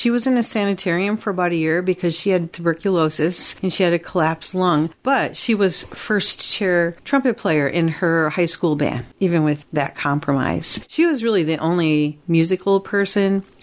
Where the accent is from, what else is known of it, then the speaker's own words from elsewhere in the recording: Cudahy, United States; But where I grew up in Cudahy, it was a great place to grow up.